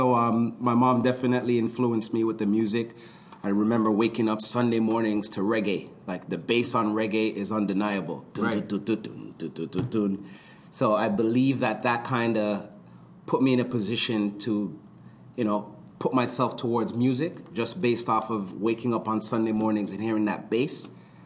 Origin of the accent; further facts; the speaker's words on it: Toronto, Ontario, Canada; So I originally grew up in Rexdale. That was my first experience in Toronto. I grew up in Rexdale, and I'd say about till I turned about 10 or so, I moved out to Keelan Finch area.